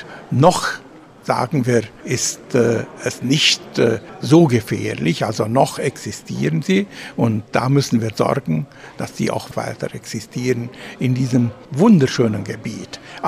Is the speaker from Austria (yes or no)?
no; Romania; Und wir sind froh, dass wir das Donaudelta bei uns in Rumänien haben. Und es gehört zu uns.